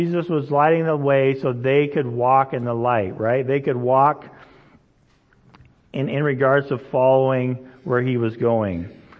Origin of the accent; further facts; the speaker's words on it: Indonesia; So I grew up in Indonesia, right? And so when I grew up in Indonesia, there was lots of creepy crawlers around.